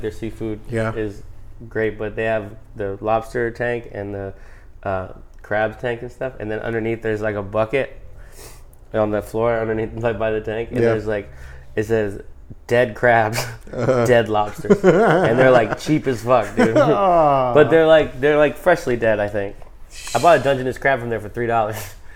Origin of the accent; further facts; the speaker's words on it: Maine, United States; born there; But I was born in Maine.